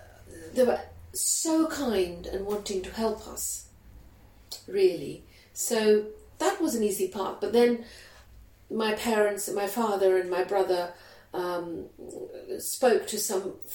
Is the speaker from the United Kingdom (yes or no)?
no; Uganda; moved away; But the girls in the school were already told that I come from Uganda, I am displaced, and they need to be kind to me.